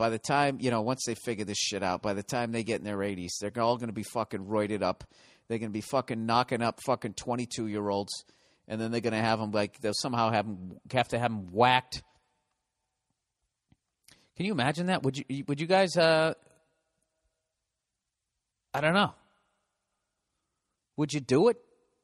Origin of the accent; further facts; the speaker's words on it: Boston, Massachusetts, United States; accent: Boston; My Boston accent coming back.